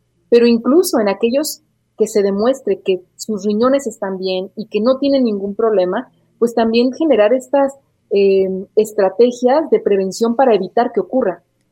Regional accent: Mexico; podemos estar enfermos o no, pero seguimos siendo mexicanos y seguimos teniendo pues ese antojo por consumir nuestros alimentos

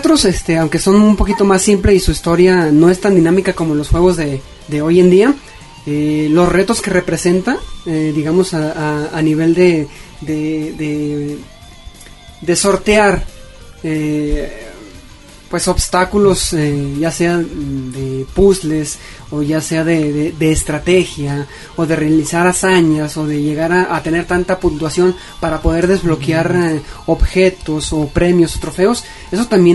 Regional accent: Mexico; Y me identifico como

